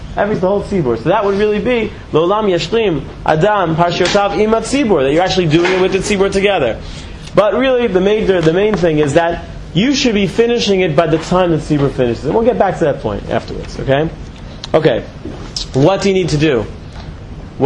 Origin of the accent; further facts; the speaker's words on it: Cleveland, Ohio, United States; born there; This is me. I was born in Cleveland.